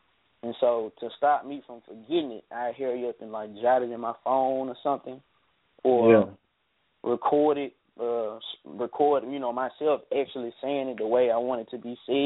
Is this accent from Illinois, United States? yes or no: no; Memphis, Tennessee, United States; being that I am from Memphis, and also shout out to my city, man.